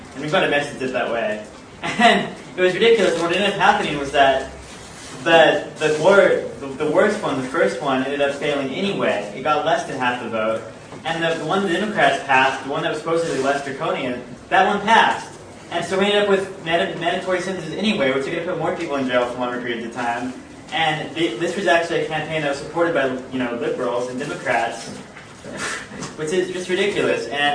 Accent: Portland, Oregon, United States; from Portland.

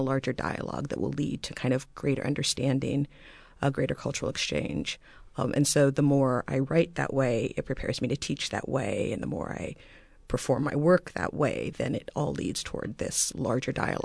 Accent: Washington, United States; I grew up in rural Washington State in the Southeast. My father is Nigerian and was a graduate student just visiting America.

